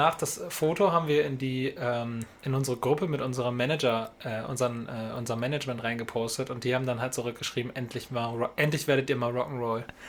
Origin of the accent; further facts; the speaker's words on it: Bremerhaven, Bremen, Germany; born there; Ich bin ja gebürtiger Bremerhavener, sozusagen das absolute Heimspiel.